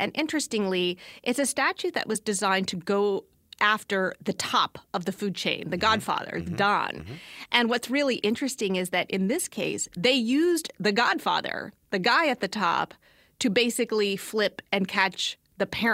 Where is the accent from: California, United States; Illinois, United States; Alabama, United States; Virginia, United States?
Virginia, United States; You know, I grew up in Southern Virginia, and Virginia is a state that has fabulous schools.